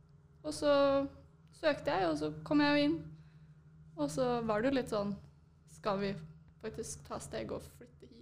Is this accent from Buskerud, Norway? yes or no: yes; Drammen, Buskerud, Norway; now in Alta, Norway; Jeg er fra Drammen.